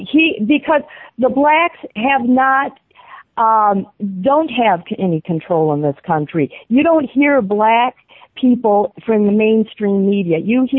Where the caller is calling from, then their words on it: Wisconsin, United States; from Wisconsin.